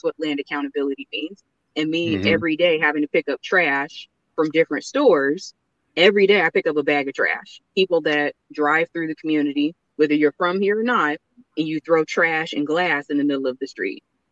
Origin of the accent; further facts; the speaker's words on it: Muskegon Heights, Michigan, United States; And I grew up in Muskegon Heights and right there on Peck and then Reardon.